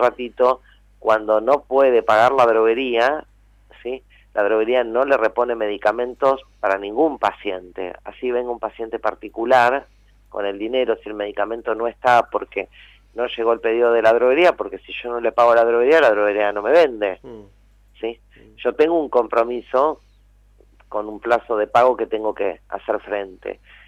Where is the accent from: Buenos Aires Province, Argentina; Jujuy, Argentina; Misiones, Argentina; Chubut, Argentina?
Buenos Aires Province, Argentina; somos bonaerenses y estamos pasando por la misma situación de crisis que cualquier otro